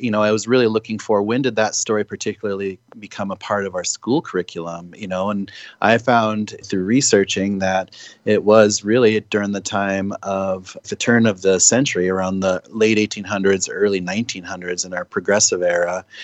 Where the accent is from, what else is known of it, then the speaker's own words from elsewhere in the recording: Pine Ridge, South Dakota, United States; born there; because when I was born on Pine Ridge in 1974, it hadn't even been 100 years since the Lakota were all forced onto the Pine Ridge Reservation